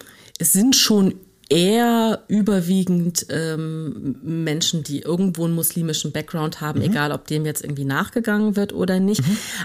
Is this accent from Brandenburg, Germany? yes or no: no; Lower Saxony, Germany; wir sind beide in Niedersachsen aufgewachsen.